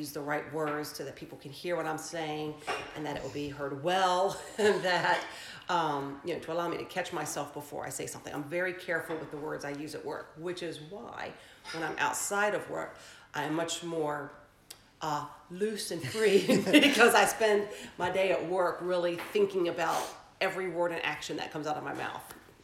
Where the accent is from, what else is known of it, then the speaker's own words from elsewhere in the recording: Smithfield, Virginia, United States; He grew up in Suffolk, I grew up in Smithfield